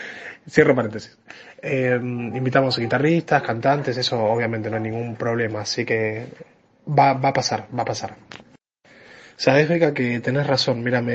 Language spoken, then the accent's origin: Spanish; Buenos Aires Province, Argentina; Acá somos de Zona Sur, ensayamos en Lomas.